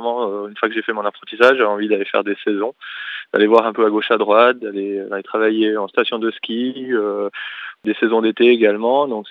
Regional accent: Jura, Switzerland; je crois qu'on reste toujours jurassien. Je suis jurassien avant tout, quoi. Je suis établi dans le canton de Vaud, mais jurassien à Joulot.

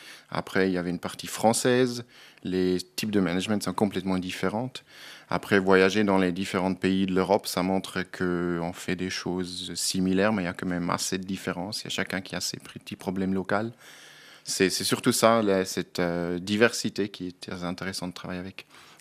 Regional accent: Graubünden, Switzerland; Oui, oui, moi je suis des Grisons en effet.

